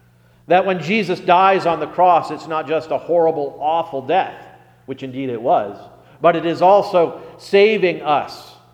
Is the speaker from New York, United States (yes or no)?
yes; Rochester, New York, United States; The church I grew up in Rochester, New York, it started out, I love this story, this is amazing to me.